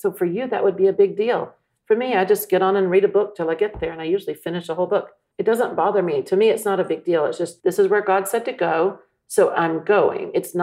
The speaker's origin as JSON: {"language": "English", "town": "Austin", "region": "Texas", "country": "United States", "tie": "born or raised there", "said": "You know, this is my home. I grew up in Austin."}